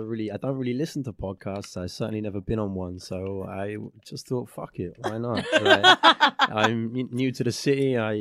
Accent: England, United Kingdom; England, yeah.

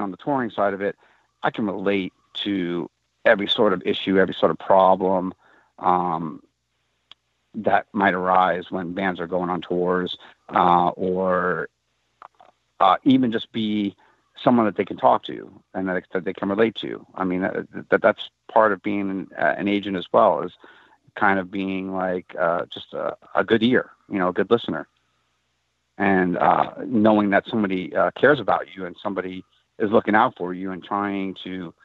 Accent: New York, United States; because I'm coming from New York, had a small little scene, and it was very diverse.

